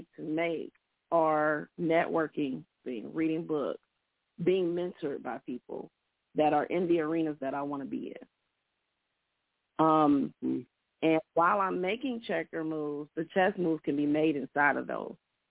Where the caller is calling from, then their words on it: Indiana, United States; I'm actually calling from Indiana.